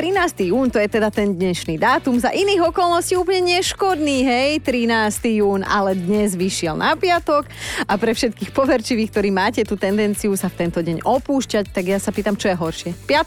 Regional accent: Borovce, Trnava Region, Slovakia; No, za dobrotu, náš obrotu, ako sa hovorí u nás v Borovciach.

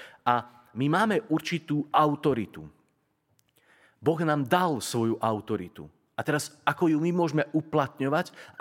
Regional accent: Tatras, Slovakia; born there; že som sa narodil v najkrajšej dedine pod Tatrami, že žijem na Slovensku

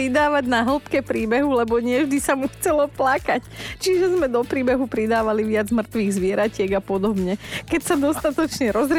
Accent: Borovce, Trnava Region, Slovakia; My u nás v Borovciach sme to aj akože normálne len tak zo zabavy.

